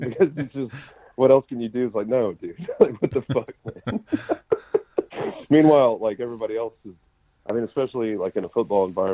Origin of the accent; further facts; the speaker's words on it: Memphis, Tennessee, United States; growing up in Memphis, I mean, there was like, you know, like a lot of different styles of hardcore, really.